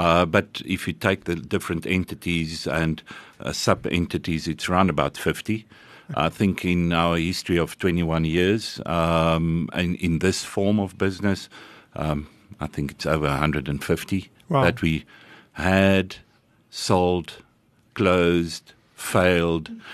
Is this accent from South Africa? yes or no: yes; Hartbeespoort, North West, South Africa; And my dad was a welder, and we grew up in Hartbeespoort.